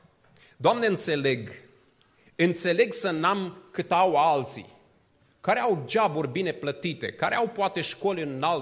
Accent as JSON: {"language": "Romanian", "town": "Botoșani", "region": "Botoșani County", "country": "Romania", "tie": "born or raised there", "said": "eram încă acasă în orașul meu natal, în Botoșani."}